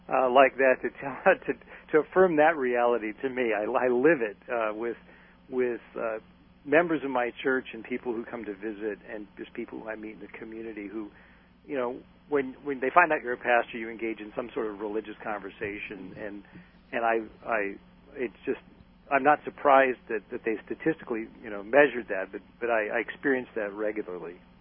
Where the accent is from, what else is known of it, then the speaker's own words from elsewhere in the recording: Omaha, Nebraska, United States; also born or lived in California; Yeah, I'm born and raised in Omaha, Nebraska, so I am a Cornhusker fan.